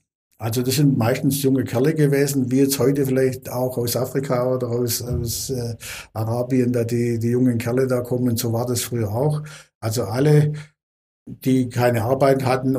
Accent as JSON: {"language": "German", "region": "Baden-Württemberg", "country": "Germany", "said": "aber bei uns in Württemberg war es so, die Äcker wurden immer schmäler und schmäler"}